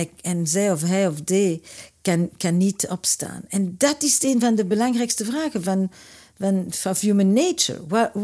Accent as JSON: {"language": "Dutch", "region": "Antwerp", "country": "Belgium", "lives_now": "Brussels, Belgium", "said": "En ik, nu zit ik in Brussel, maar ik kom uit Antwerpen."}